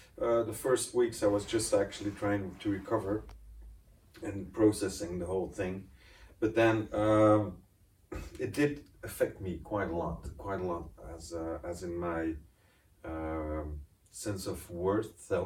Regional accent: Belgium; I'm also from Belgium.

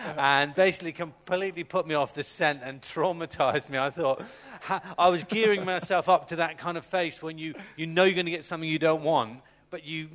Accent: South West England, United Kingdom; born there; accent: Cornish; I was born in Cornwall, so I lost that Cornish accent pretty quick because, when you go to school, it tends to even it out.

